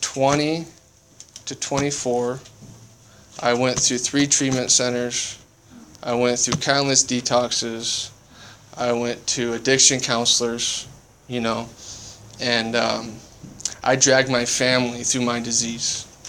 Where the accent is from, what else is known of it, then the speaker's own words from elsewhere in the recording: Omaha, Nebraska, United States; moved away as an adult; I was homeless in Omaha. That's where I'm from. I grew up in the Midwest, and I didn't have anywhere to go.